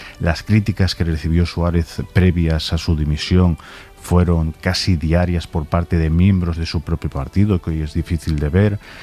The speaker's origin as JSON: {"language": "Spanish", "town": "Ferrol", "region": "Galicia", "country": "Spain", "said": "Yo, por ejemplo, soy de Ferrol."}